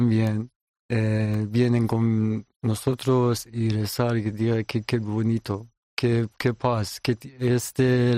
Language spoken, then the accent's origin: Spanish; Iran; Spanish is a second language; moved away as an adult; now in Spain; Soy de Irán y casi 5 años vivo en Bur, en España, y trabajando en Madrid en el momento.